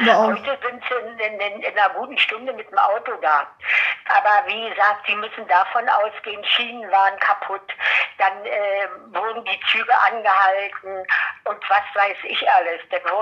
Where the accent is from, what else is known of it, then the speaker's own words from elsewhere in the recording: Brandenburg, Germany; Wir sind also dann im Spreewald groß geworden, Entschuldigung, und haben dort auch den Zusammenbruch erlebt.